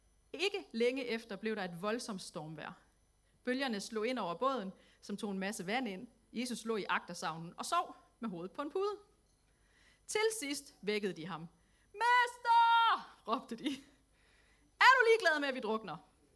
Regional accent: Region of Southern Denmark, Denmark; Jeg er skabsnordjyde, jeg er i virkeligheden fynbo.

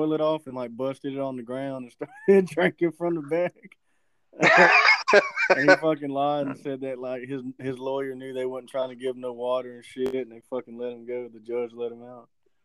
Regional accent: United States; since we're from Bibb County. It's a small-ass fucking town.

